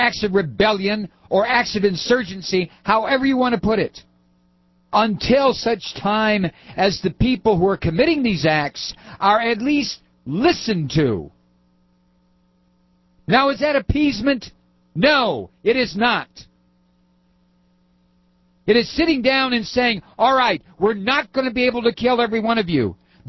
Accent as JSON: {"language": "English", "region": "London", "country": "United Kingdom", "tie": "born or raised there", "said": "this latest attack would have occurred in Paris, not London, which happens to be my hometown."}